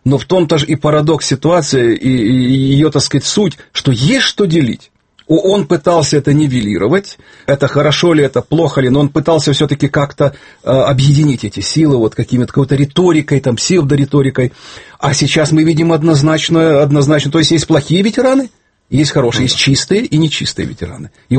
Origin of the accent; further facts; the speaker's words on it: Kyiv, Ukraine; Я говорю, ну, я из Киева.